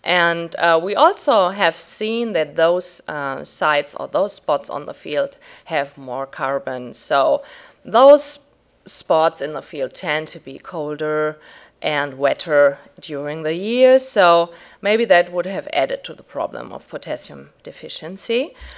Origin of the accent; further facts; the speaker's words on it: Germany; moved away; I'm originally from Germany, and when I came to Ohio State